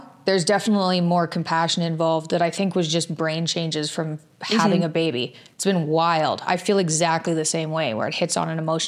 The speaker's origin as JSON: {"language": "English", "country": "Canada", "lives_now": "United States", "said": "I'm not American. I'm Canadian. And I don't think I'm going to go through with it. I'm here on a work visa right now."}